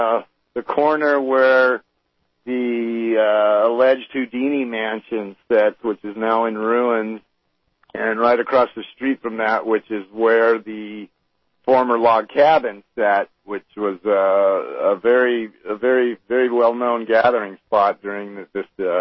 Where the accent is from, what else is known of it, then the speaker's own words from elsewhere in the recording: Torrance, California, United States; I did grow up in the area. I was born and raised. I was actually born and raised in Torrance, suburb of L.A., and I've lived my entire life, 51 years now, in various parts of the L.A. area.